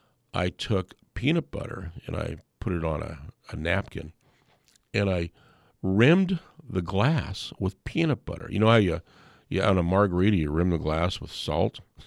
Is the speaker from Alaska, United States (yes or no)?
yes; Fairbanks, Alaska, United States; This is those fun things that I remember about growing up in Fairbanks.